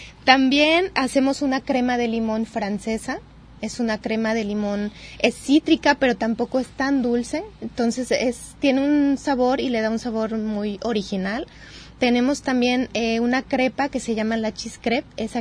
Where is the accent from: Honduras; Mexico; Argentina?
Mexico; Veracruz; Yo originalmente soy de Veracruz.